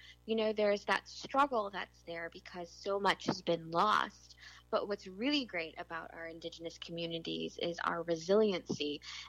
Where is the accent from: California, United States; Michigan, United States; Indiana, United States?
Michigan, United States; also born or lived in Wisconsin; now in Hudson, United States; I'm originally from the Midwest. I spent most of my life in Michigan, lived a little bit of time in Wisconsin before moving here.